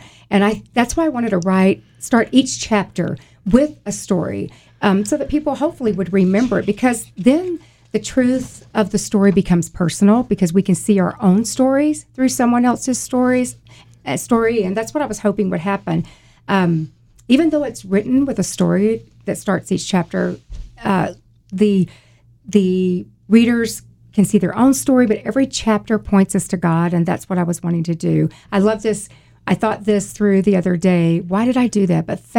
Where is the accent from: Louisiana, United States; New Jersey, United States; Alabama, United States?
Alabama, United States; Mobile; moved away as an adult; We moved here in 1981 as youth pastors at First Family Church, which is crazy because I grew up in Mobile, Alabama.